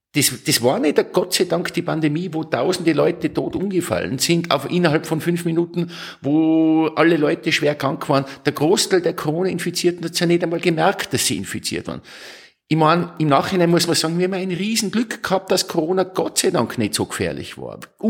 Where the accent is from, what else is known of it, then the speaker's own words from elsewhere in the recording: Tyrol, Austria; Und jetzt sage ich es ganz offen als Tiroler.